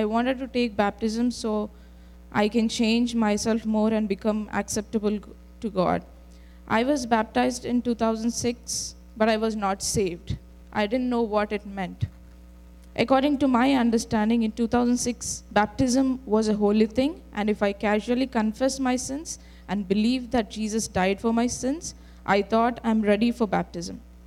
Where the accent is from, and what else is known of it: India; born or raised there